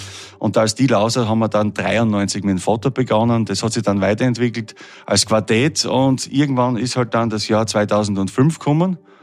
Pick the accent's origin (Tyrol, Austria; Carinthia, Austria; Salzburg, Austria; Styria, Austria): Styria, Austria; Nein, das war bei uns in der Steiermark sogar.